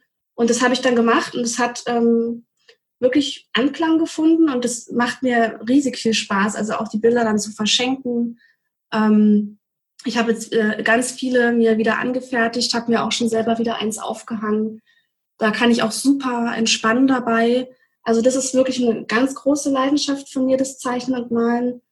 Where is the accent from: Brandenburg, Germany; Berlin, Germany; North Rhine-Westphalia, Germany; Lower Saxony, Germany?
Brandenburg, Germany; ich kenne das noch aus meiner Heimat, aus Brandenburg